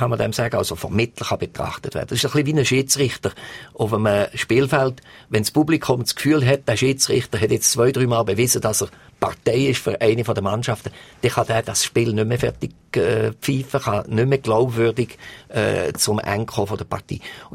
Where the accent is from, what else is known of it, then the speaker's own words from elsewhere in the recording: Switzerland; als Schweizer